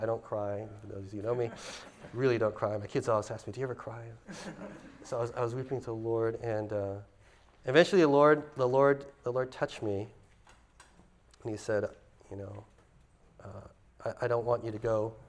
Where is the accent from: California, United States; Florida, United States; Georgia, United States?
California, United States; I'm from California.